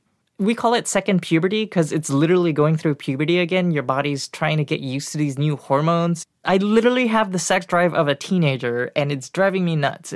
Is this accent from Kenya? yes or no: no; Singapore; moved away as an adult; now in United States; I was born in Singapore.